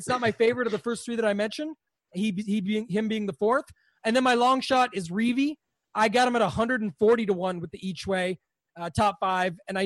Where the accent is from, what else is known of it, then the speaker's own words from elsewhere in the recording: Canada; as a Canadian who has access to this stuff very easily